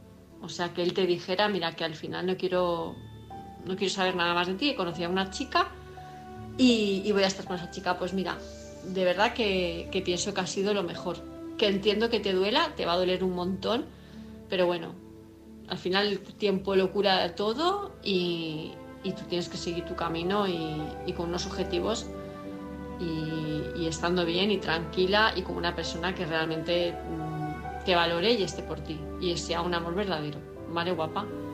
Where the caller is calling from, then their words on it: Palma, Balearic Islands, Spain; de Palma de Mallorca